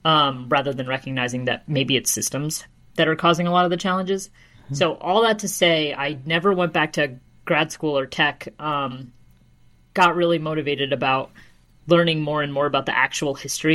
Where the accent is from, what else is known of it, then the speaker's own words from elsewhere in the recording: New York, United States; my parents are both immigrants from India. And so I was born in New York and grew up in that area.